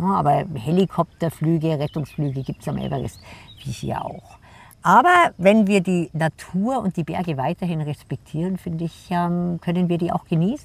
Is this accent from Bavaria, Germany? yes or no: yes; Garmisch-Partenkirchen, Bavaria, Germany; Und das habe ich hier in Garmisch und es wird immer meine Heimat bleiben.